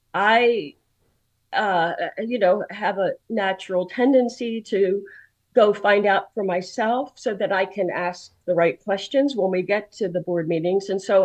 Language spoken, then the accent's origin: English; Baltimore, Maryland, United States; I grew up in West Baltimore where the riots were, and it was predominantly black.